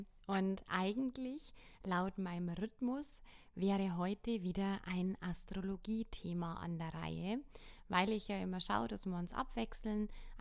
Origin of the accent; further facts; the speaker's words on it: Bavaria, Germany; sagt man bei uns in Bayern